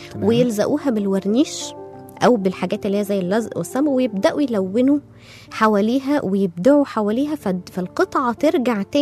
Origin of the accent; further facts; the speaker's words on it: Egypt; وظهر عندنا في مصر في الفترة الأخيرة وبقى منتشر جدا